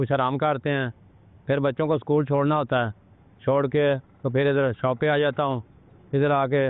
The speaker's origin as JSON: {"language": "Urdu", "town": "Vehari", "region": "Punjab", "country": "Pakistan", "said": "میرا تعلق ضلع ویاڑی سے ہے،"}